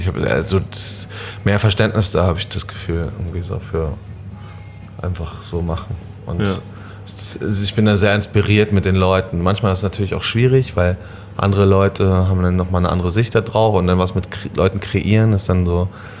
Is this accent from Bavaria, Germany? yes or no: no; Berlin, Germany; Also ich bin ja eigentlich schon in Berlin groß geworden.